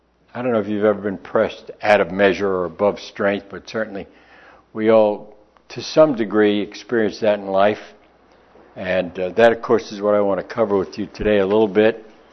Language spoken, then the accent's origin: English; United States; it'd be good to remember that we are all Americans. We are American Americans.